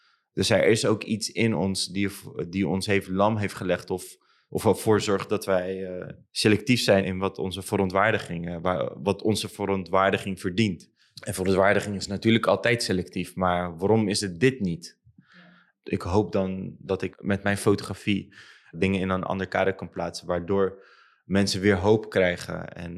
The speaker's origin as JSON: {"language": "Dutch", "town": "Rotterdam", "region": "South Holland", "country": "Netherlands", "said": "Ik als Rotterdammer echt gewoon in een bubbel leef."}